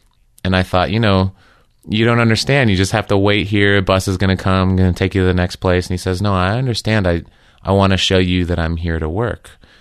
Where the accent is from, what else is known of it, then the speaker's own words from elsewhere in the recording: Southwest, United States; I grew up in the Southwest. And then I went away to college.